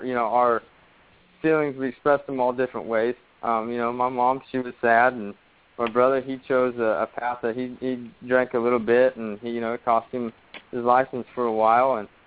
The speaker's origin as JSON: {"language": "English", "region": "Oklahoma", "country": "United States", "said": "I'm actually right on the border of Kansas, Oklahoma."}